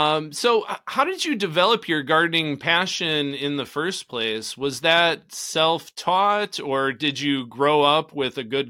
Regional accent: Wisconsin, United States; also born or lived in Southern California; I grew up in Wisconsin, lived in Southern California for 15 years, and moved to your neck of the woods about 3 years ago.

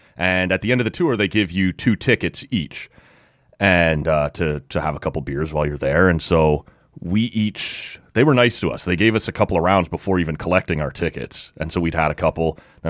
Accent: Oshawa, Ontario, Canada; moved away as an adult; Well, because I grew up in Oshawa and moved up here in 2012.

